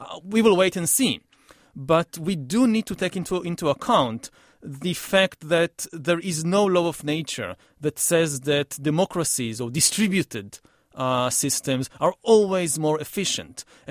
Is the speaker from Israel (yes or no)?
yes; Israel; I come from Israel